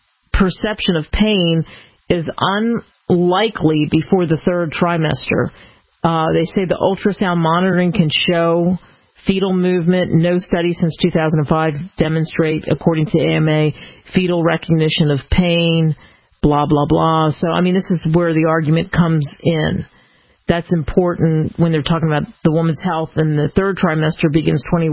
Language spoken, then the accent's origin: English; New Jersey, United States; There's a place where I grew up in New Jersey, South Jersey, Philadelphia area